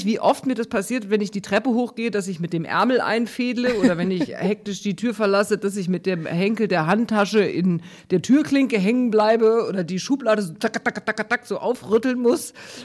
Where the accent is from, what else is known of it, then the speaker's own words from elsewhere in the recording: Munich, Bavaria, Germany; ich bin, wie gesagt, in München aufgewachsen mit 2 Brüdern. Ich war die Älteste